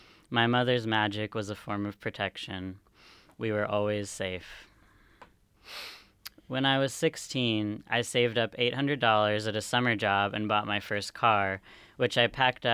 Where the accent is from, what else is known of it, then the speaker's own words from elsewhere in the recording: California, United States; So my story, I'm from California